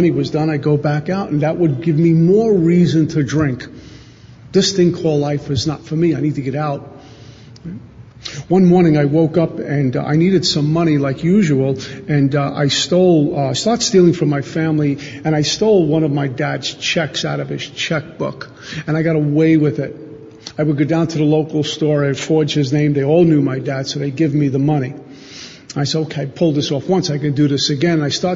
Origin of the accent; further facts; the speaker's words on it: Brooklyn, New York, United States; They did all the things that you would do growing up in Brooklyn.